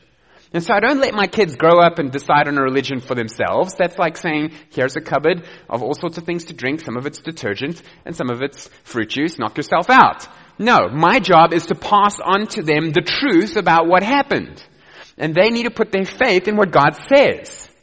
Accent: South Africa; I said, listen, I'm the South African. You know, you're the American.

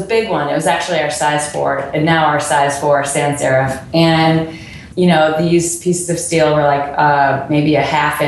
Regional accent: Cleveland, Ohio, United States; I grew up in Cleveland, Ohio, and that's where I live now, and that's where everything is made.

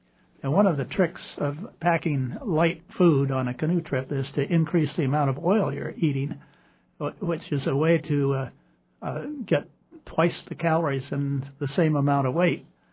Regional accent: Nebraska, United States; I grew up on the Missouri. I canoed the Platte in Nebraska, of all places. That's where I grew up.

